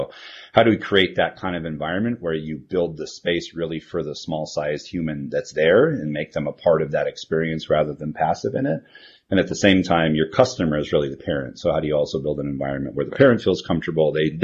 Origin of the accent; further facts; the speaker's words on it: Hawaii, United States; one that allowed me to move to my hometown in Hawaii, a very beautiful place, and disconnect from tech as much as I wanted to.